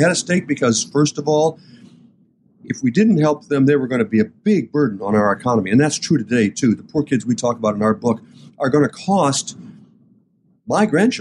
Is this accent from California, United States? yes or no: no; Port Clinton, Ohio, United States; When I was growing up in Port Clinton and my parents talked about doing things for our kids here in town